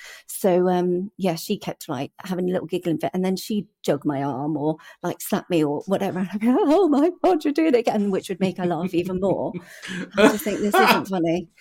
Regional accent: Taplow, South East England, United Kingdom; So I grew up in a place called Taplow, kind of in between Sl

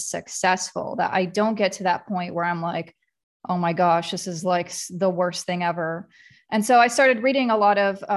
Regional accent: Columbus, Ohio, United States; I am also from Columbus, Ohio.

